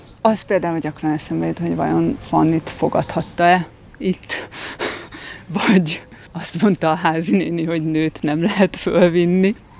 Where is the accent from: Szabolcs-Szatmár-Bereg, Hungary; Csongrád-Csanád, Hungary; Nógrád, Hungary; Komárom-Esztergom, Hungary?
Csongrád-Csanád, Hungary; Szeged; Én ott nőttem fel a másik oldalán.